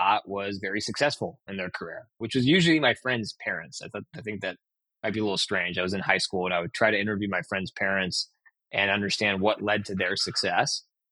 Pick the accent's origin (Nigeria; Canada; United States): United States; Portland, Oregon; growing up in Portland, Oregon, and going to college in Oregon, you're generally speaking going to know people.